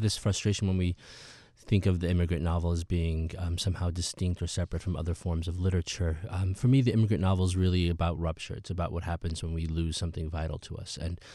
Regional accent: Peoria, Illinois, United States; some of the people that I knew growing up in Peoria, Illinois, trying to write about this type of community, this type of sort of small Midwestern town.

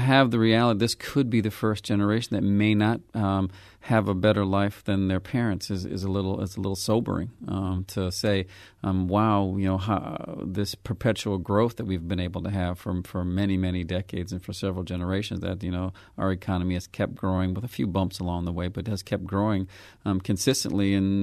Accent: St. Louis, Missouri, United States; Yeah, there's no great epiphany story here other than I grew up in St. Louis.

